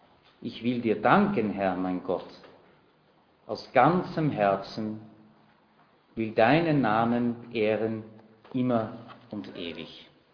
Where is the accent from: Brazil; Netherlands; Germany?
Netherlands; German is a second language; ich bin selber Niederländer